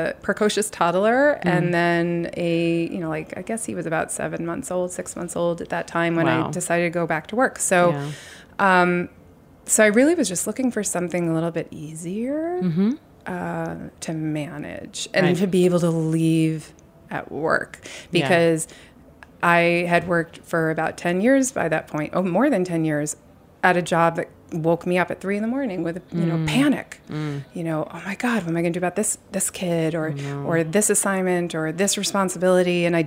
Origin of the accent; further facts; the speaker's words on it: New York City, New York, United States; born there; I was born on Bleecker Street.